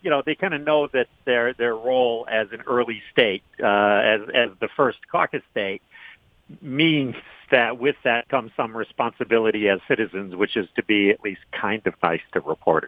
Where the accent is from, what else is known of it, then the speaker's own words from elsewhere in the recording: Michigan, United States; What would happen if, you know, my home state of Michigan went first